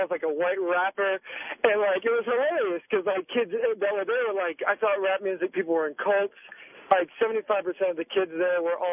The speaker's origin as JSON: {"language": "English", "town": "Atlanta", "region": "Georgia", "country": "United States", "tie": "born or raised there", "also_born_or_lived": "New York", "said": "You know, I grew up in Atlanta. I was, you know, born in New York, lived in Atlanta. We transported."}